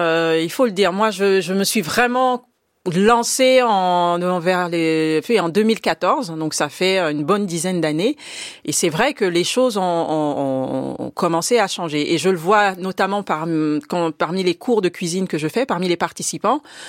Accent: Gabon; Donc j'étais au Gabon, parce que j'ai grandi au Gabon.

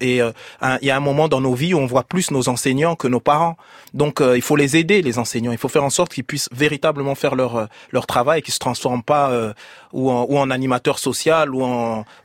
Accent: Strasbourg, Grand Est, France; Strasbourg, ma ville. Strasbourg, je suis un enfant du pays.

